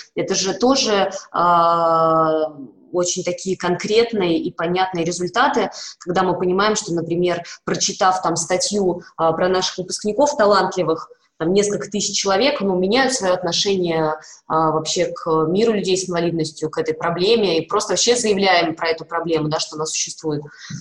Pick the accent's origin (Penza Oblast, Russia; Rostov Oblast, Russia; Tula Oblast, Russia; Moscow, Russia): Penza Oblast, Russia; Penza; мы говорим, там, мы из Пензы